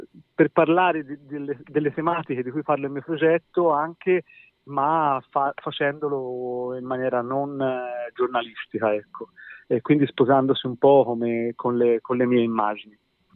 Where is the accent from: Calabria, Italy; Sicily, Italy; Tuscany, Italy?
Tuscany, Italy; Raggiolo; mi hanno stato riportato a quando ero piccolo io, a Raggiuolo, alla mia infanzia